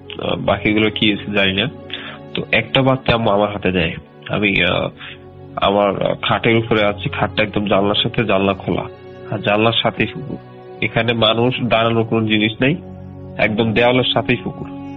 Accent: Comilla, Chittagong Division, Bangladesh; আমার বাড়ি হচ্ছে কুমিল্লা 14 গ্রাম। আমি student, Comilla university CC department, first year.

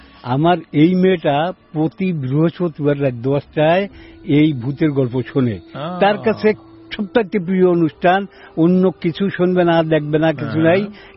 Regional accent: Gopalganj, Dhaka Division, Bangladesh; কিন্তু আমার জন্মস্থান গোপালগঞ্জ, আমি গ্রামের বাড়ি আমার গোপালগঞ্জে।

